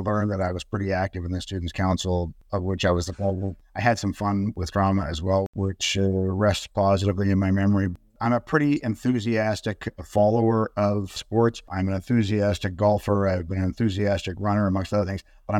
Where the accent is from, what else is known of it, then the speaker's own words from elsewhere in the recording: Toronto, Ontario, Canada; I grew up in the West End in the Kingsway.